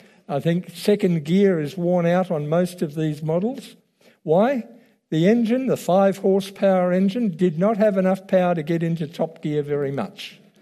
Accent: Tasmania, Australia; born there; also born or lived in New Zealand; I was born in Tasmania, and within a month, we were on our way to New Zealand.

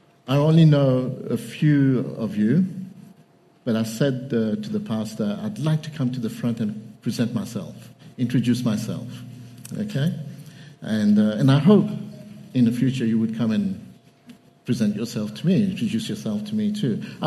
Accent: Mauritius; born there; now in England; So I was born in Mauritius, as I said

